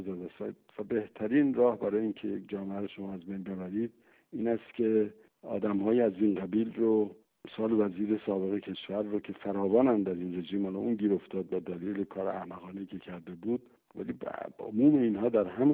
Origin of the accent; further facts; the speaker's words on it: Iran; moved away; بعد که از ایران بیرون آمدم